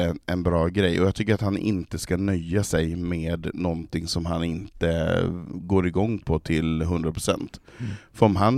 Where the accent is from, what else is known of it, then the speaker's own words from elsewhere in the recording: Västerås, Västmanland County, Sweden; Jag kommer från Västerås.